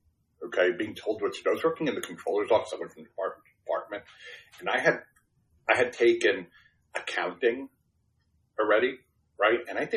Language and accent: English; Brooklyn, New York, United States; first language Spanish; English is a second language; So, I grew up, in a house, I grew up in Brooklyn, New York, in a blue collar house, right?